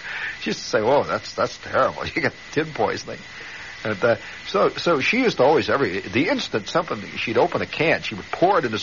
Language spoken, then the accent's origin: English; Indiana, United States; For example, there was a belief in Indiana. Now I came from Indiana.